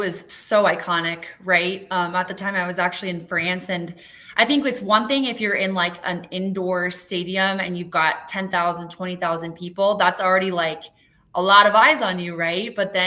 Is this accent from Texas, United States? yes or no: no; Colorado, United States; I'm from Colorado.